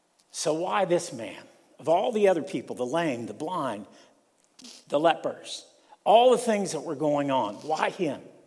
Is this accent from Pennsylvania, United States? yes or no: no; Sebring, Ohio, United States; You know, I grew up in Ohio, just down the road from you all, in a place called Sebring, Ohio.